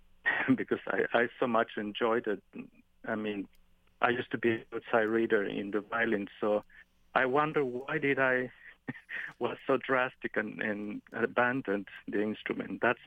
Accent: Mexico; English is a second language; growing up in Mexico

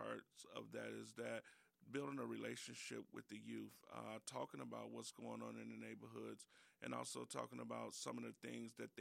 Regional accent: Chicago, Illinois, United States; now in Racine, United States; I'm originally from Chicago, the west side of Chicago.

